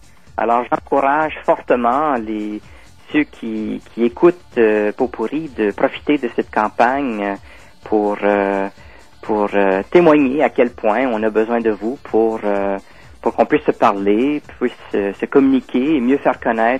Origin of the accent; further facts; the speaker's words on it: Penetanguishene, Ontario, Canada; also born or lived in Toronto; Mais moi, je suis originaire de Penetanguishene, qui est oui. une petite ville à 2 heures au nord de Toronto.